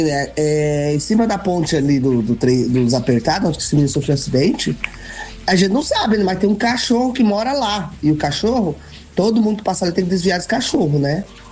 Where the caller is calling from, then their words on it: Maravilha, Brazil; Sou aqui de Maravilha.